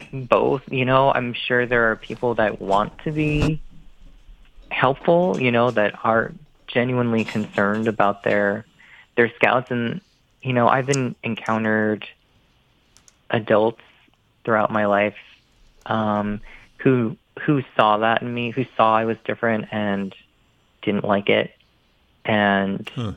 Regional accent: New York, United States; And I grew up outside New York City. You know, I was like 20 miles outside New York, and it's a very, macho, Catholic, just kind of like old school New York suburb

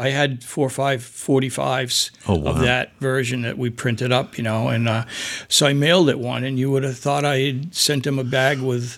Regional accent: Athol, Massachusetts, United States; In Athol. I grew up in Athol.

